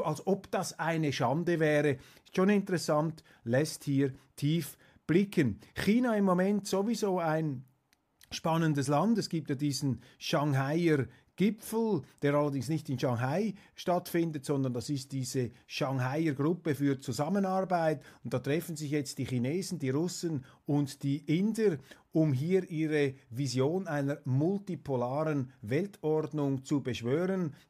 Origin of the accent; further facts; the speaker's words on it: Switzerland; ein grosses Unternehmen, auf das wir als Schweizer stolz sein dürfen